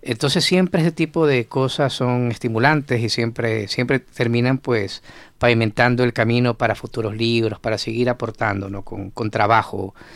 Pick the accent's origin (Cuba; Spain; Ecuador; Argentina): Ecuador; Guayaquil, Guayas; now in Concepción, Chile; como vengo de Guayaquil, que es un lugar donde solo hace calor y más calor, digamos que el frío me gusta.